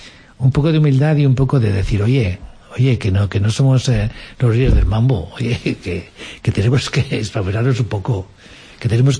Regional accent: Navarre, Spain; now in Japan; tenía mi familia, tenía mi tierra, mi lengua, mi Navarra, que yo amo mucho.

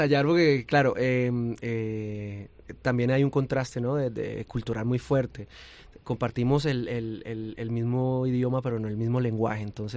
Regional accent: Mexico; now in Madrid, Spain; como productor musical para otros artistas en mi país, en México

